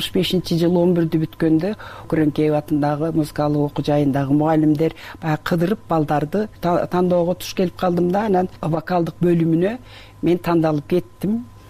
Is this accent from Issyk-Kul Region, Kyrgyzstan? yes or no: yes; Tasma, Issyk-Kul Region, Kyrgyzstan; born there; Мен баягы Түп районуна караштуу Тасма айылында төрөлгөм. Анан ошол жерге келип 3-класстан баштап 7 жылдык мектепти ошол жерде окуп калдым.